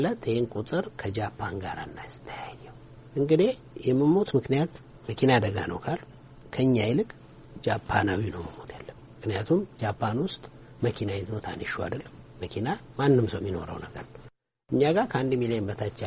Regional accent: Addis Ababa, Ethiopia; አዲስ አበባ ነው የተወለድኩት።

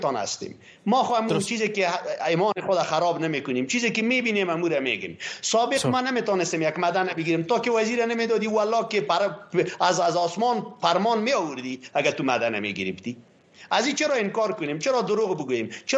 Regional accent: Afghanistan; او وقت ما افغان هستیم.

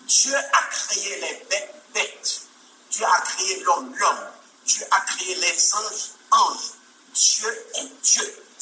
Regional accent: Haiti; D'ailleurs, en tant qu'Haïtien, nous n'avons pas gagné culture ça.

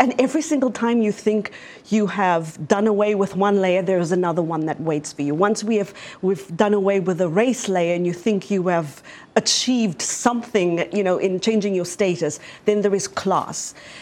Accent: South Africa; For instance, I'm from South Africa.

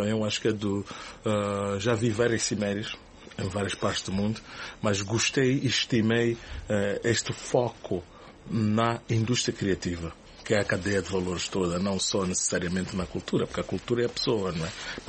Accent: Mozambique; para nós como moçambicanos

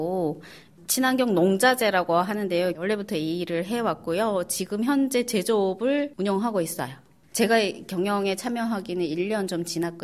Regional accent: North Korea; moved away as an adult; now in South Korea; 제가 북녘에 있을 때도 공무원 생활을 9년 동안 하면서 개인 사업을 크게 했었어요. 그러다가 일단은 이제 탈북을 했는데 대한민국에 와서

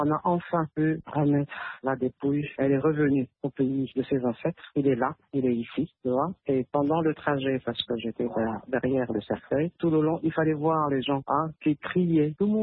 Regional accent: DR Congo

